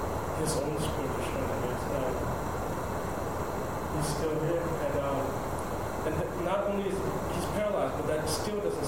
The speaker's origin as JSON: {"language": "English", "town": "Atlanta", "region": "Georgia", "country": "United States", "tie": "born or raised there", "said": "Fortunately for me, Atlanta is his base in the West, and so for me growing up in Atlanta, I got a lot of personal association with him."}